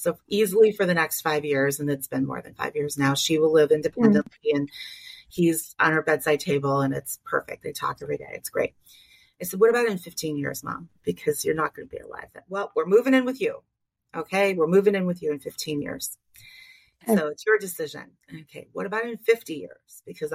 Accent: Michigan, United States; I grew up in Michigan

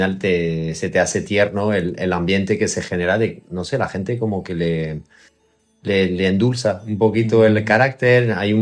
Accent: France; Spanish is a second language; moved away as an adult; also born or lived in Tenerife, Spain; yo sí que recuerdo una justo el primer año que me fui de Francia, regresé para Navidad. O sea, me fui de Erasmus a Canarias, a Tenerife.

